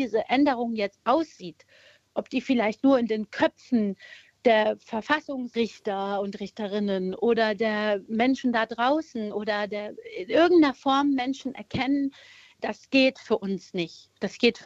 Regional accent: Germany; Ich bin Deutsche, ich bin hier aufgewachsen

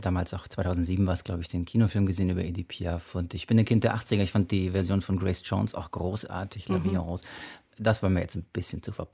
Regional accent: Stuttgart, Baden-Württemberg, Germany; born there; Na gut, jetzt bin ich Wessi oder Westler, bin in Stuttgart geboren.

